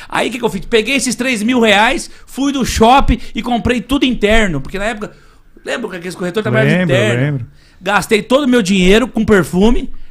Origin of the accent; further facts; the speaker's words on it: Cruzeiro, São Paulo, Brazil; Eu que sou de Cruzeiro.